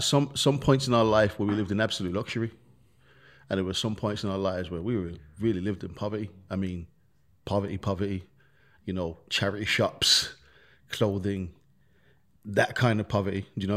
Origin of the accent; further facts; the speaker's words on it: Birmingham, West Midlands, United Kingdom; In Birmingham, when we grew up, like I said, man, we grew up in the ghetto. We grew up in the real slums. We grew up in Handsworth.